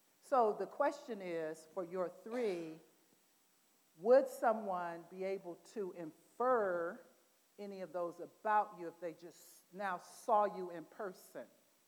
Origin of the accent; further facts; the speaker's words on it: Colorado, United States; Where I'm from? Right, I'm from Colorado, so it could be, right?